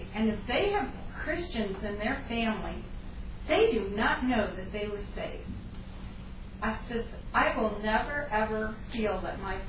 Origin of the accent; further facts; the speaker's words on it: Connecticut, United States; born there; I was born in Connecticut.